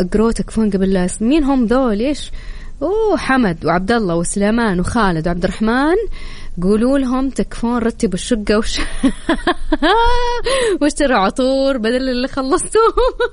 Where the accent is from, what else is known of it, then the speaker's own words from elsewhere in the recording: Jeddah, Makkah Province, Saudi Arabia; عندنا في جدة إحنا خارج أصلاً، يعني إحنا خارج الكوكب، خارج المجرة، ما يجينا برد.